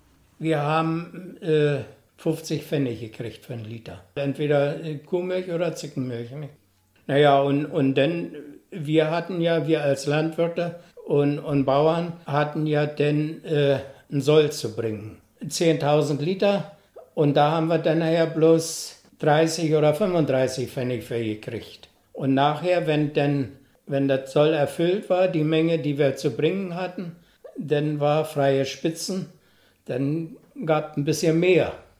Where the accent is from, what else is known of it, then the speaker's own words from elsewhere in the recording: Fürstenwerder, Brandenburg, Germany; also born or lived in Prenzlau; geboren in Prenzlau, aufgewachsen in Fürstenwerda.